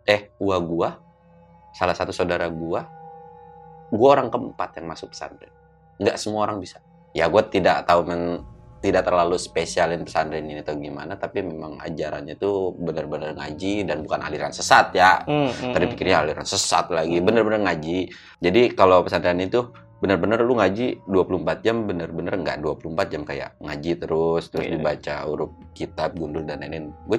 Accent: Jampang, West Java, Indonesia; wih Jampang, udah pasti gue sih tidak menjelekan kampung gue sendiri.

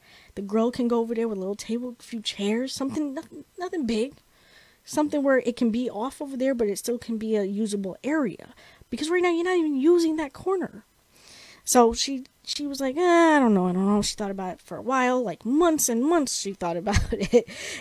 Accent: New York City, New York, United States; I am from New York City. So being out here allows me the freedom to not be in such a dense, crowded place

